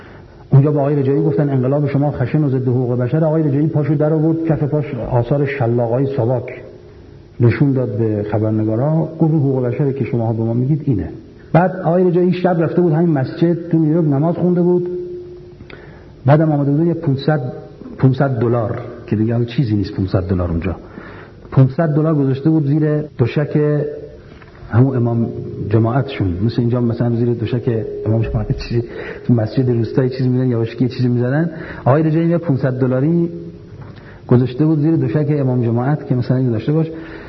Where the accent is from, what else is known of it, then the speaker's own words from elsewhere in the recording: Iran; من از ایران آمدم